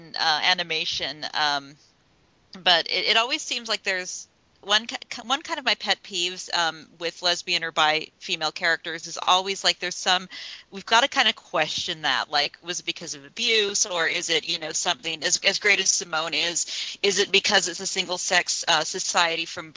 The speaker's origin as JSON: {"language": "English", "town": "Salt Lake City", "region": "Utah", "country": "United States", "tie": "born or raised there", "said": "you know, as a 15-year-old growing up in Salt Lake City."}